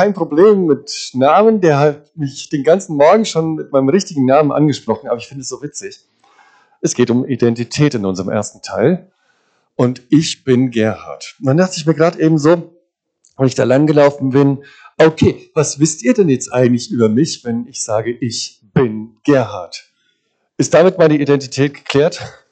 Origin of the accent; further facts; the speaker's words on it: Mainz, Rhineland-Palatinate, Germany; also born or lived in Munich; weil ich bin in Mainz aufgewachsen